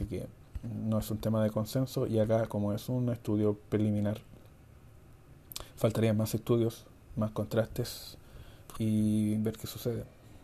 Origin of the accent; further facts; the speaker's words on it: Chile; Y eso habla bastante mal de nuestra forma de ser como chileno.